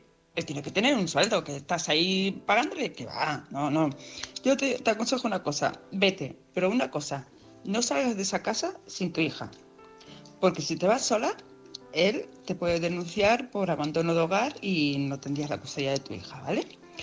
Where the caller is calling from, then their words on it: Palma de Mallorca, Balearic Islands, Spain; de Palma de Mallorca.